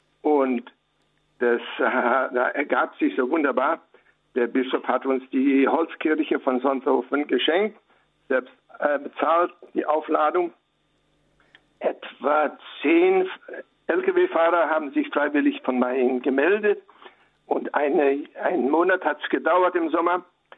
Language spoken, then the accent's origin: German; Warmian-Masurian Voivodeship, Poland; ich stamme aus der Diözese Ermland. Ich spreche Russisch und Polnisch